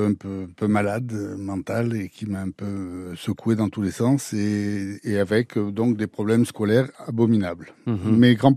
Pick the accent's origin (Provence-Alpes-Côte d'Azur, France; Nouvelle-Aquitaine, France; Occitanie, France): Provence-Alpes-Côte d'Azur, France; Marseille; Et moi, pur Marseillais, né à Marseille, bien sûr.